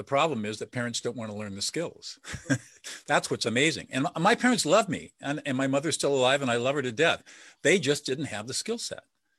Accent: San Marino, California, United States; I grew up in affluence. I mean, I grew up in San Marino. You guys know where that is.

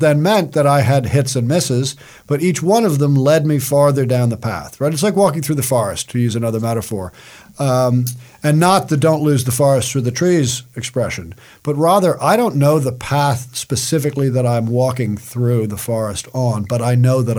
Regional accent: New York City, New York, United States; I grew up in New York City, and I went to the Natural History Museum after school to draw the totem pole.

